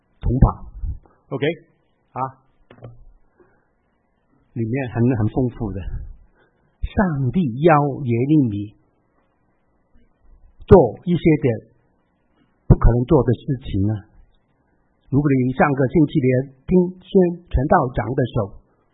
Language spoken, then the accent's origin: Chinese; Hong Kong; 我本来是香港人，在粤语教会里面服侍的